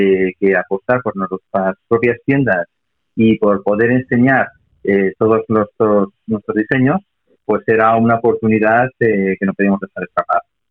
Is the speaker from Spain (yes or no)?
yes; Bilbao, Basque Country, Spain; soy de Bilbao, soy vasco, o sea que … está perfecto. La gente que me conoce me llama